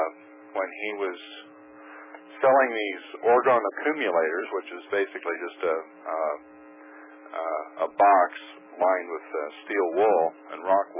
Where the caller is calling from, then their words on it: Lincoln, Nebraska, United States; Oh, good evening, Mr. Cooper. … I'm calling from Lincoln, Nebraska.